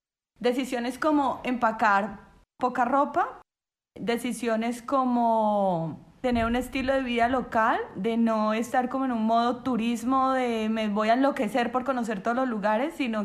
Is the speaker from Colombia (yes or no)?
yes; Colombia; now in Dominican Republic; Cuando estábamos saliendo de Colombia para venir acá a República Dominicana, llegando a Santo Domingo, en mi país, el policía en el aeropuerto